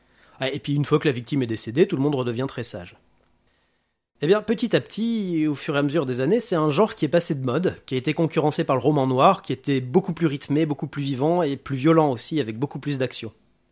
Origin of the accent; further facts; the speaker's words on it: France; surtout chez nous en France